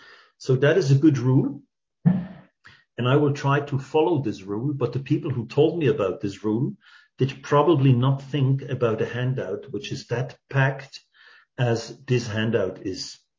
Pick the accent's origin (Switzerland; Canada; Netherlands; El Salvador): Switzerland; English is a second language; I grew up in Switzerland